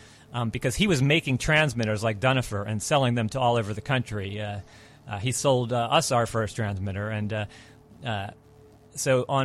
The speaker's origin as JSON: {"language": "English", "town": "Tampa", "region": "Florida", "country": "United States", "said": "I came from Tampa, Florida, and where there at one point were seven pirate stations that had a meeting in a church."}